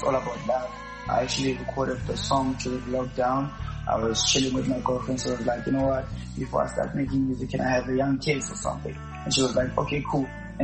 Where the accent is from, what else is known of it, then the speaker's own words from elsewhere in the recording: Ladysmith, KwaZulu-Natal, South Africa; also born or lived in Ulundi; now in Johannesburg, South Africa; I'm actually in South Africa, Johannesburg. That's where I'm based. I'm from KZN, Olundi, and also I was raised in Ladysmith